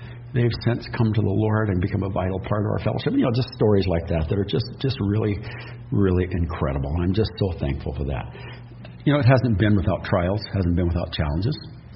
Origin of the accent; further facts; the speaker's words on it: Washington, United States; And I grew up in Washington.